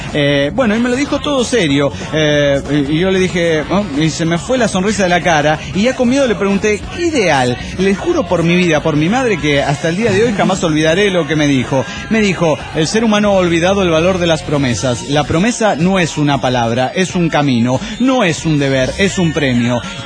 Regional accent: Necochea, Buenos Aires Province, Argentina; ya les dije anteriormente que soy de Necochea, Argentina, provincia de Buenos Aires. En este fucking pueblo donde nunca pasa nada y poco interesante

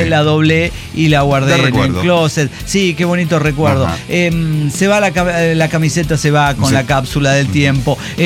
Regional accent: Mexico; el mismo año que fue el aterrizaje en mi país, México lindo y querido

